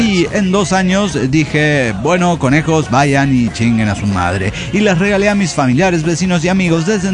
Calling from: Mexico City, Mexico; reciban saludos y abrazos desde la mugrosa capital del smog, Ciudad de México.

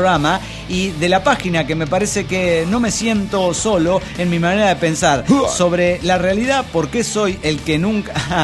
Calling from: Washington, United States; de Washington.

